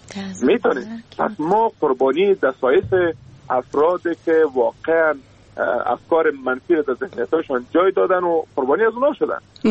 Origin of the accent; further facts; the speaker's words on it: Afghanistan; ما شما افغان هستیم